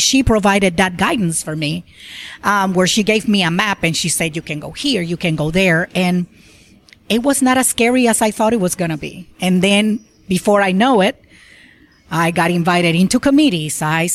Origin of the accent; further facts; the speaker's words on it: Puerto Rico; I was born and raised in Puerto Rico